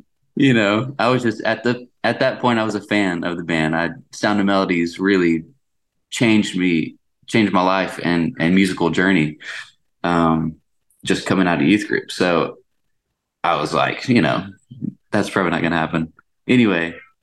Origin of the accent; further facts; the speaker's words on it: Memphis, Tennessee, United States; But I met the band at my hometown in Memphis.